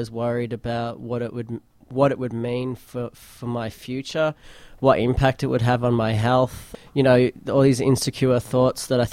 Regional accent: Frankston, Victoria, Australia; I grew up in Frankston, and as soon as I got my licence, I would drive up to the city

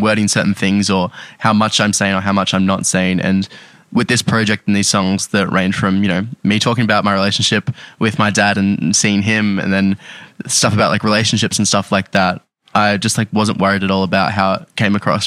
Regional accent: Ardmona, Victoria, Australia; I grew up in a small town called Ardmona, just outside of Shepparton in rural Victoria.

